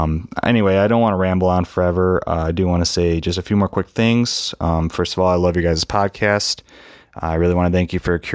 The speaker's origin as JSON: {"language": "English", "town": "Chicago", "region": "Illinois", "country": "United States", "lives_now": "Toledo, United States", "said": "And thirdly, I'm originally from Chicago, but I now live in Toledo, Ohio."}